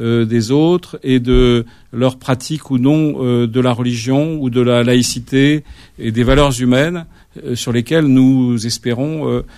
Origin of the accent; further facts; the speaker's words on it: Oran, Oran Province, Algeria; Je suis algérien, et je partage cette idée